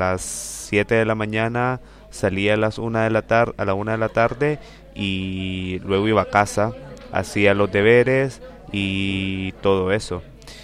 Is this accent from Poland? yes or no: no; Managua, Nicaragua; now in France; soy de Managua, Nicaragua, en América Central. Tengo 22 años y bueno, vine a Francia como asistente de español.